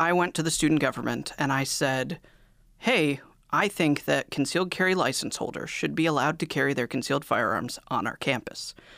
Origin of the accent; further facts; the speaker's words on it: Ohio, United States; also born or lived in Alma, Michigan; Well, I was born in Alma, and then I grew up a lot in Ohio.